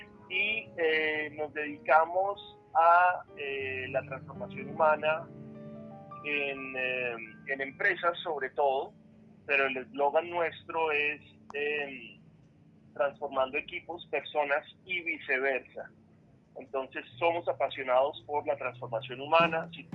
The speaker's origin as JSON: {"language": "Spanish", "region": "Bogotá", "country": "Colombia", "said": "Yo soy un empresario bogotano."}